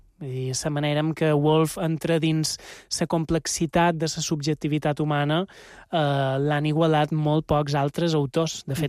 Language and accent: Catalan; Ses Salines, Balearic Islands, Spain; jo som de Set Salines